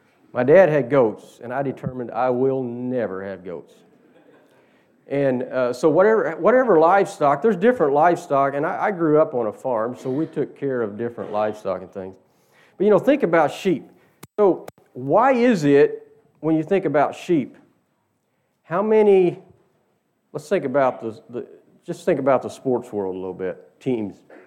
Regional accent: Indiana, United States; I grew up in Southern Indiana, and everybody in Southern Indiana knew about basketball.

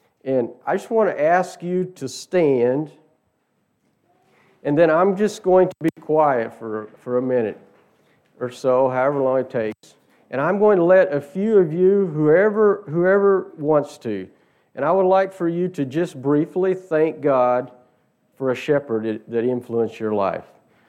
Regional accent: Indiana, United States; I grew up in Southern Indiana, and everybody in Southern Indiana knew about basketball.

